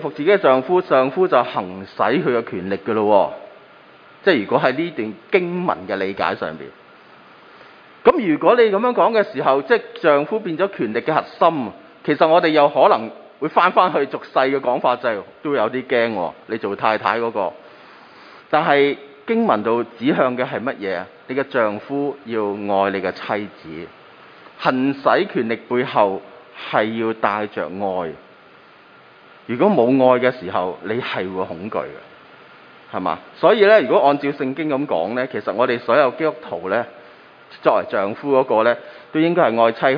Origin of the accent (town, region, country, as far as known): China